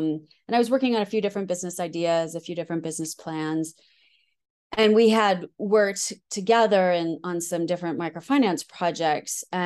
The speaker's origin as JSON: {"language": "English", "country": "United States", "tie": "born or raised there", "also_born_or_lived": "Kenya", "said": "Sort of the world I grew up in the States was just full of opportunity."}